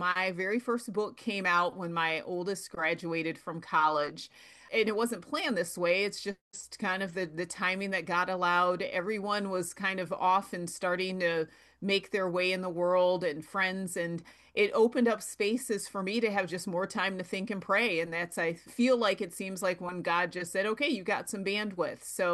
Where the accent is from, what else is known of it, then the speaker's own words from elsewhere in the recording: Ohio, United States; I was born in Ohio, so I'm a Midwestern girl through and through. And so I started off on one side of Ohio, and now I live on the other side of the state.